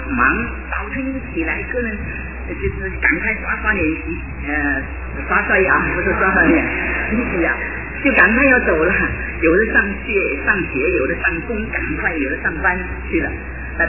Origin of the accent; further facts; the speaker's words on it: China; 我们中国人说要含蓄，真才不露，对不对？